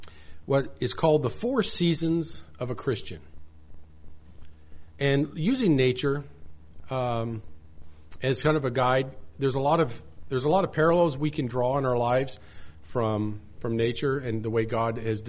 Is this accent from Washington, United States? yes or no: yes; Washington, United States; moved away; also born or lived in Southern California, United States; But in the mid-80s, I moved from where I grew up in Western Washington, where we had a couple hundred days of rain a year. And I was very happy to live in Southern California for about 10 years.